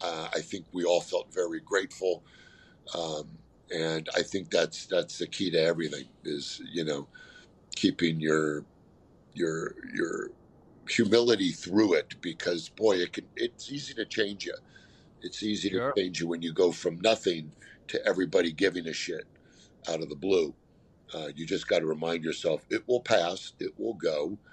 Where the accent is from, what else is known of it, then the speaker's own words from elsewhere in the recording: California, United States; I grew up in California. My dad was from the East, and I just always had that.